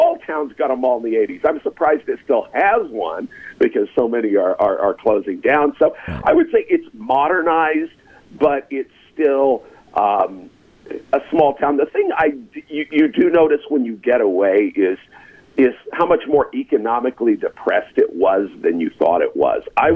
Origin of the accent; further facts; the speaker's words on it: Oklahoma, United States; when I say I'm from Oklahoma, people usually, did you grow up on a farm? And no, it was a little city.